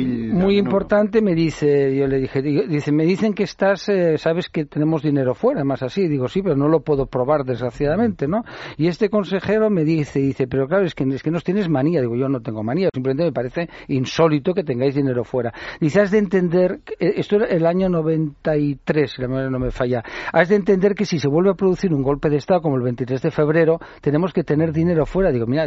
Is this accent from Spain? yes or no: yes; Catalonia, Spain; yo como catalán, y Javier también, que lo hemos vivido y tal